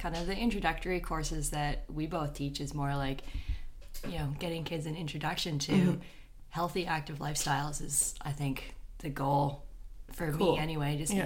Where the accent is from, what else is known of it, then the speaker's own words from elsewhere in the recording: Victoria, British Columbia, Canada; also born or lived in Okanagan; I actually was born on the island. I grew up in Victoria.